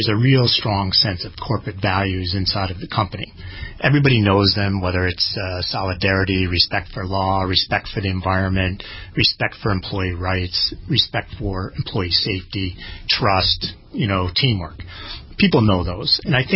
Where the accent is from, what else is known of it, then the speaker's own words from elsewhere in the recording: United States; And people ask me about working for a French company as an American, those kinds of things.